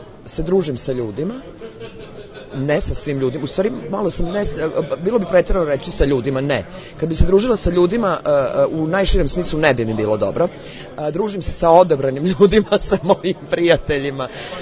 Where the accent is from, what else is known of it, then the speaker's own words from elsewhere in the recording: Vojvodina, Serbia; s obzirom da dolazim iz Vojvodine